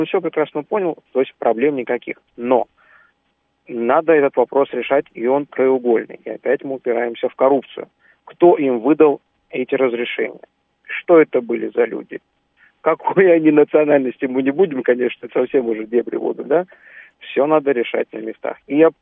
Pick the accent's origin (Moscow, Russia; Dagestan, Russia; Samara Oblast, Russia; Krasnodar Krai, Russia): Dagestan, Russia; я уроженец юга Дагестана.